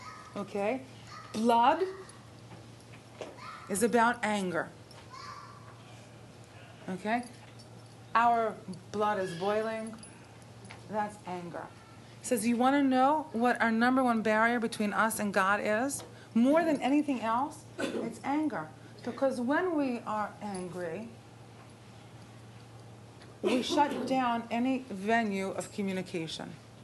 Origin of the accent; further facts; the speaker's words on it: Israel; since growing up in Israel, but speaking English at home all the years with my family, I think bilingual